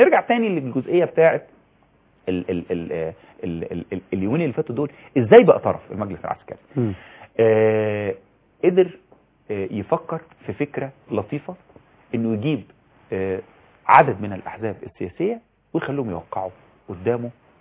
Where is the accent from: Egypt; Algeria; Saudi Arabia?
Egypt; الأمن عندنا في مصر هنا